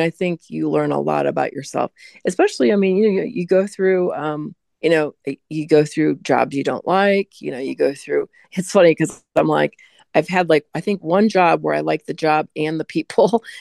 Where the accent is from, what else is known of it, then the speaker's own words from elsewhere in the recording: Midwest, United States; since I grew up in the Midwest with so much rain and so much, you know, so much green and trees and everything